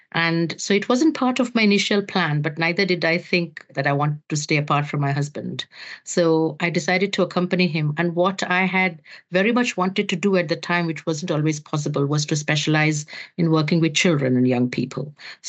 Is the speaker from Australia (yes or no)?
no; Mumbai, Maharashtra, India; being in a big city, I grew up in Mumbai, helped me because I went to school in a city where there were medical schools.